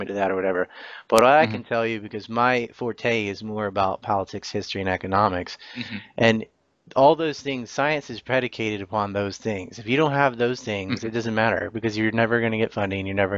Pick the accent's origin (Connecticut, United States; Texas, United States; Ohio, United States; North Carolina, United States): North Carolina, United States; Hatteras Island; I have dealt with extreme environmentalists since I was a child, because I grew up on Hatteras Island, like 78% of its national park.